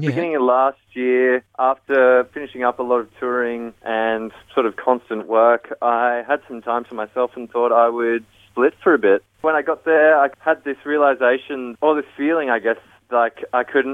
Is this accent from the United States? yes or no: no; New South Wales, Australia; now in Melbourne, Australia; I'm from New South Wales, and I started playing in pubs and clubs around Sydney and Wollongong when I was about 15 years old.